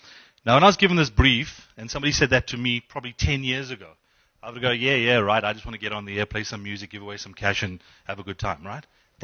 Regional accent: Durban, KwaZulu-Natal, South Africa; moved away as an adult; now in Johannesburg, South Africa; When I came to Joburg from Durban in 97

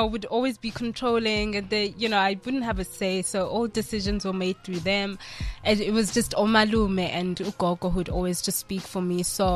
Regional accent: Durban, KwaZulu-Natal, South Africa; I come from Durban.

